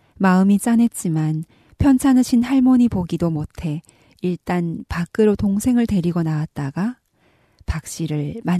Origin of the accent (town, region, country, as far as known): North Korea